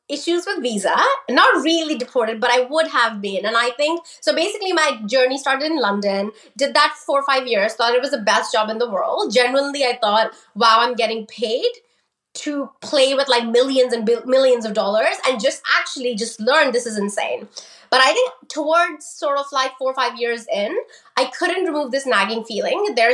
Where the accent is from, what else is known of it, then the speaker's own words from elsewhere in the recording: India; I was born and brought up in India.